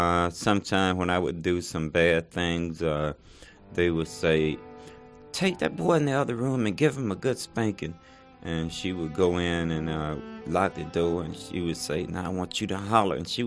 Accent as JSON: {"language": "English", "region": "Georgia", "country": "United States", "tie": "born there", "said": "I was born in Georgia. I was born on a family's farm."}